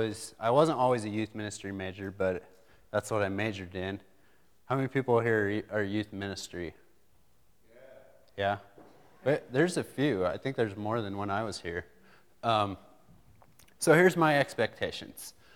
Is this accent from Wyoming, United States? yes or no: yes; Rock Springs, Wyoming, United States; I grew up in Rock Springs, Wyoming, and I just graduated in May of 06.